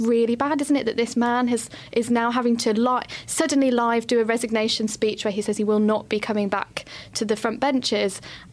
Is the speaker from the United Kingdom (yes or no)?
yes; United Kingdom; It's really interesting how we, our kind of instinct as human beings is to be really cynical, as British people, to be really cynical